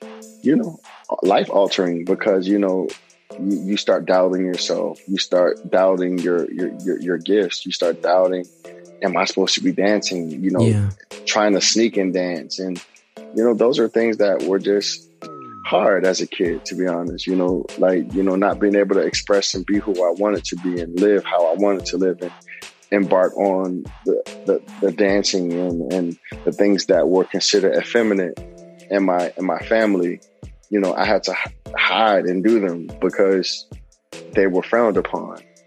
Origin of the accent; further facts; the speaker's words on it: Philadelphia, Pennsylvania, United States; I was a faggot. I was a sissy. I was a punk.